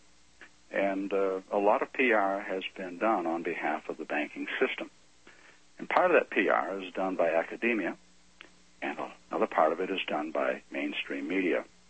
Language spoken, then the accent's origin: English; Brunswick, Maine, United States; My hometown of Brunswick, Maine began fluoridating water around 1957. I was quite young at that time. I was about 10 years old.